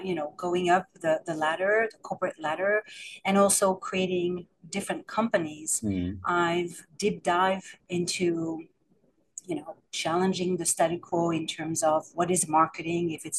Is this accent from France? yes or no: yes; France; English is a second language; moved away as an adult; also born or lived in San Francisco, United States; now in New York City, United States; Well, I'm originally from France. I moved in 1998 to San Francisco Bay Area.